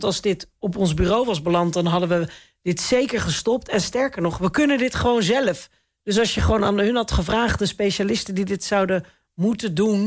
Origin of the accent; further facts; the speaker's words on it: Rotterdam, South Holland, Netherlands; Ik kom uit Rotterdam, dus we zeggen altijd geen woorden, maar daden.